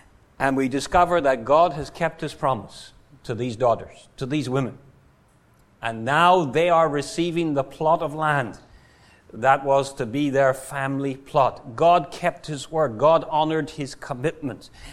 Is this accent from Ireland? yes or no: yes; Ireland; I remember when I grew up in Ireland